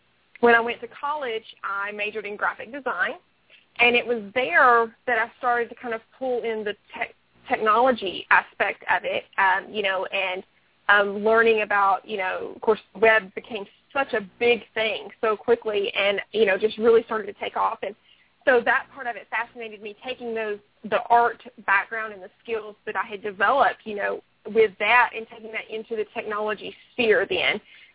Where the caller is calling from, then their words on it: Tennessee, United States; Well, I'm actually calling in from where I'm from originally. I'm a little bit south of Nashville, Tennessee, and that's where I'm calling from today.